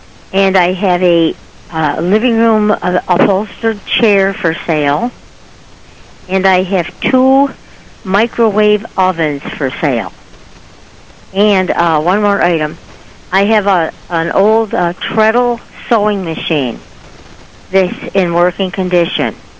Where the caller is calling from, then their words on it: Springville, New York, United States; I'm calling from Springville, New York